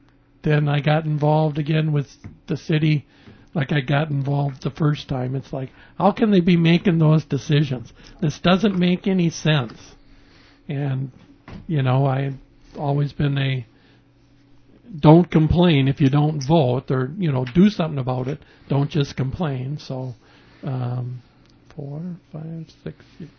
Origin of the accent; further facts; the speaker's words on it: Northfield, Minnesota, United States; also born or lived in Springfield, Minnesota; Yeah, Springfield, Minnesota.